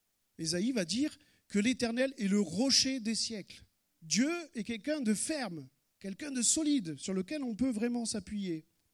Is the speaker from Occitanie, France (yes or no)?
yes; Nîmes, Occitanie, France; nous on contemple des ruines chez nous à Nîmes